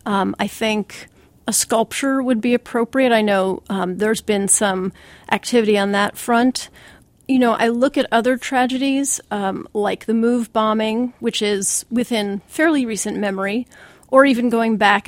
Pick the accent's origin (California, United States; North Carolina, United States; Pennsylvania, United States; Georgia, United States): Pennsylvania, United States; Philadelphia; I am a native Philadelphian and I'm from Center City, and I say this with all due respect to my fellow Philadelphians